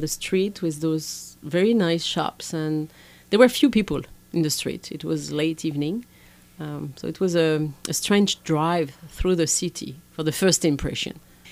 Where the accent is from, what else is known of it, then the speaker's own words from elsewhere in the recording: West France, France; English is a second language; No, I grew up on the Atlantic coast, on the seaside, on a very touristic place in summer, but very inhabitant. not so many people in the winter.